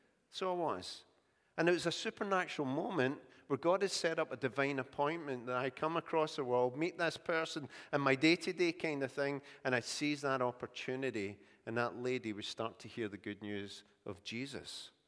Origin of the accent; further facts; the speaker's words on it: Scotland, United Kingdom; I said, oh, I'm from Scotland, you know.